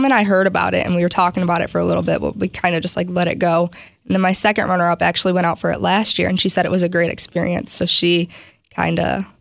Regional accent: Dowagiac, Michigan, United States; So I'm from Dowagiac.

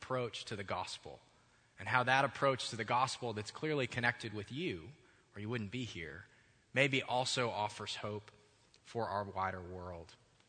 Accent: Michigan, United States; You see, I grew up in Michigan going to a United Methodist church camp.

